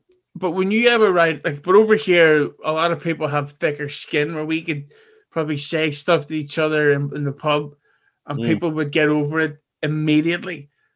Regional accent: Belfast, Northern Ireland, United Kingdom; I'm from Belfast

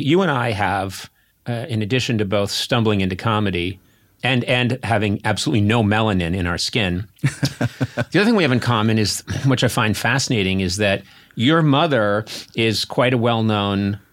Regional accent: Scotland, United Kingdom; I'm Scottish. No matter how much I love parts of England, I fucking hate England.

